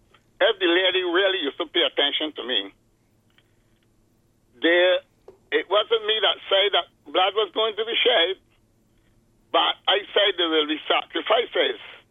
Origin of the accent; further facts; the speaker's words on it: Barbados; I never tell nobody that I live in Straker's tenantry. I come from Straker's tenantry.